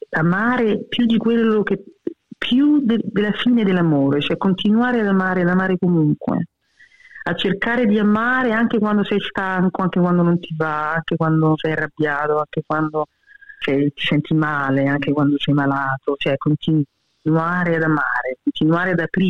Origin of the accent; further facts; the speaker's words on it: Rome, Lazio, Italy; sono cresciuta comunque in Roma, quindi per me hanno sempre una grande importanza e le festeggio con un grande amore.